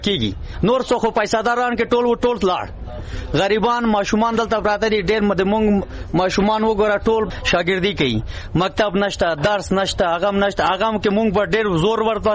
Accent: Gardez, Paktia, Afghanistan; زه د پکتیا یم د ګردیز یم زړه بازار یم د افوش دغلته یم

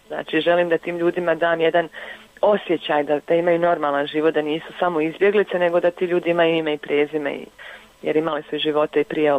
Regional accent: Bosnia & Herzegovina; now in Switzerland; ono što je meni najviše smetalo u Švicarskoj kad sam došla iz Bosne i Hercegovine

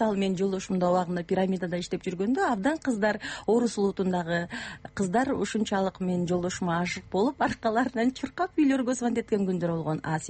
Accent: Talas Region, Kyrgyzstan; Эми мен таластыкмын да.

